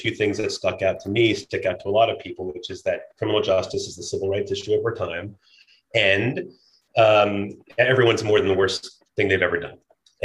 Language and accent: English; Washington, District of Columbia, United States; so I grew up in Washington, D.C. I was a seventh generation Washingtonian.